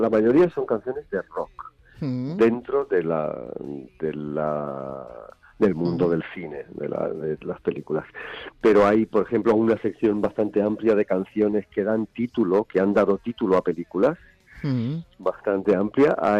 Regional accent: Seville, Andalusia, Spain; now in Madrid, Spain; de donde soy originariamente, en Sevilla

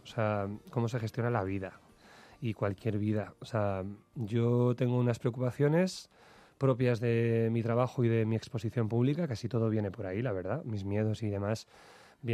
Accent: northern Spain, Spain; me encanta desde el gaditano hasta el vasco, que yo soy un norteño

